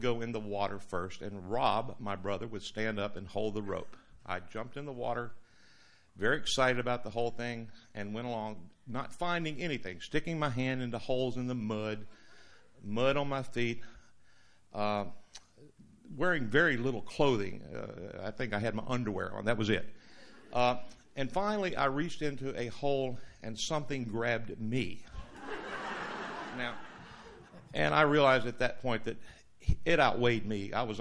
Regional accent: Louisiana, United States; moved away; I was raised in Louisiana, a long way away and a long time ago.

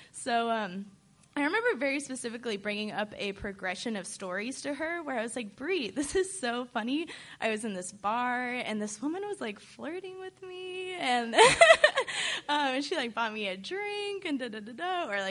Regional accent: Oregon, United States; And so I'm originally from Oregon. So I go home about once a year.

